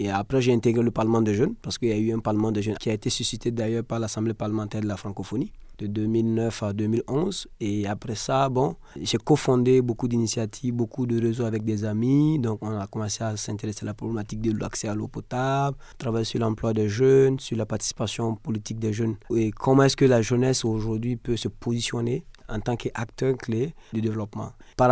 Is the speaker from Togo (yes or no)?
no; Burkina Faso